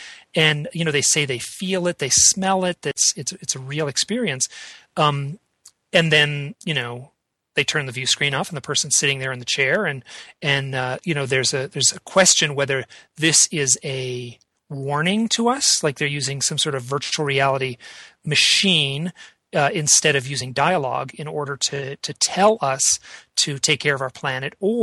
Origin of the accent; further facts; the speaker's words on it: Southfield, Michigan, United States; Nope, no, I was in what's called Southfield, which is a town just bordering Detroit.